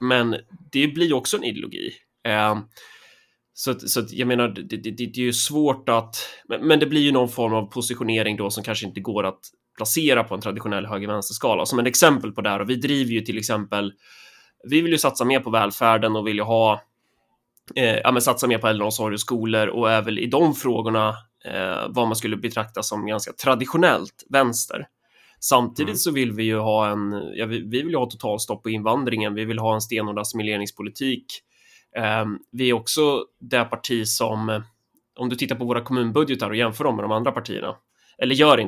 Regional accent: Örebro County, Sweden; utan vi är ju närkingar, så vi tror ju inte på liksom någon form av hopp eller luften överlag

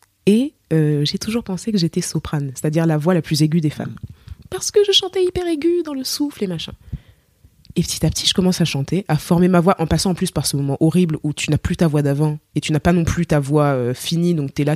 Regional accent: Cameroon; accent: Cameroonian; ma voix parlée, elle est la plus proche de moi quand je parle avec mon accent camerounais comme ça.

